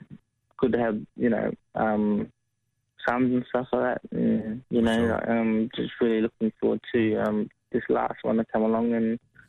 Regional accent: Alice Springs, Northern Territory, Australia; growing up in Alice and the Spring thing, I think, you know, you're just happy enough to run around with your cousins

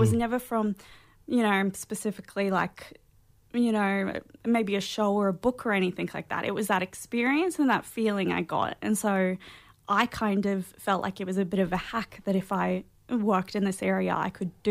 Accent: Brisbane, Queensland, Australia; So I was born and raised in Meanjin, and know the area very well. So I lived off country, but feel very connected to country.

